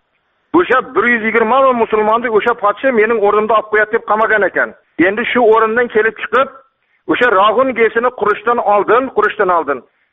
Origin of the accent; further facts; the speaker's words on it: Jizzakh Region, Uzbekistan; Ha, men Jizzax viloyatining Baxmal tumanidan